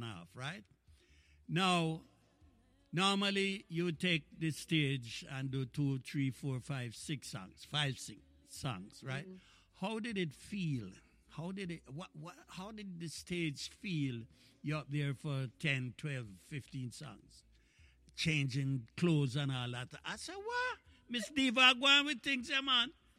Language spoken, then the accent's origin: English; May Pen, Clarendon, Jamaica; We're all from Maypen, so we refer to each other as friend.